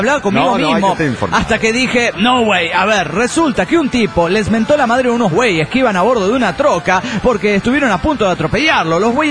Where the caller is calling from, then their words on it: Villahermosa, Tabasco, Mexico; de Villahermosa, Tabasco, México.